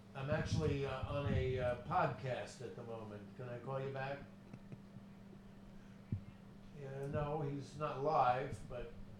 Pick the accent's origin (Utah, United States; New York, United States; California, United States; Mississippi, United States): New York, United States; Bronx; I was born and raised in the Bronx. I lived in the city all my life